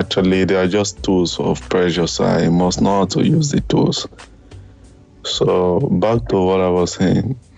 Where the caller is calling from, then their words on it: Czechia; From Czech.